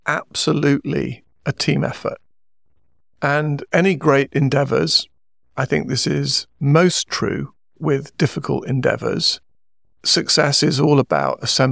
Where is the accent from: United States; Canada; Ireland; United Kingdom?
United Kingdom; I grew up in the UK.